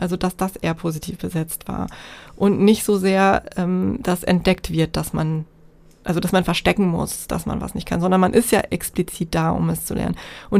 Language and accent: German; Germany